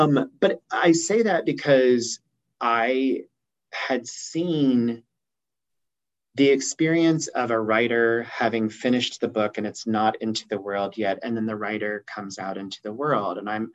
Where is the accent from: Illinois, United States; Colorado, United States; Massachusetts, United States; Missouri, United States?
Illinois, United States; now in New York, United States; I grew up in rural Southern Illinois and went to a state school 10 minutes from my hometown.